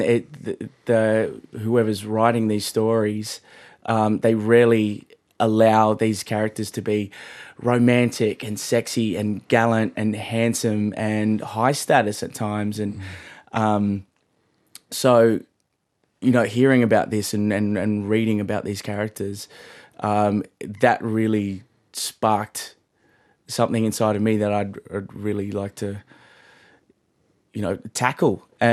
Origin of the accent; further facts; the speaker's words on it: La Perouse, New South Wales, Australia; now in Surry Hills, Australia; I grew up in La Perouse and I'm now living in Surry Hills in a terrace house